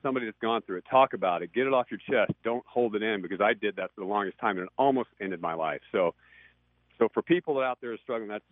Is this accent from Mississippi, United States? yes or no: no; Texas, United States; I'm a small kid from Texas and shy kid from Texas. And I was growing up in the Bible Belt.